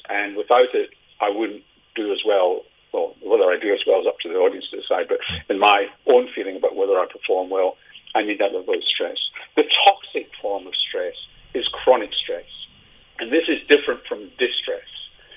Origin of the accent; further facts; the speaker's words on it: Glasgow, Scotland, United Kingdom; growing up in Glasgow, in the days that I grew up in Glasgow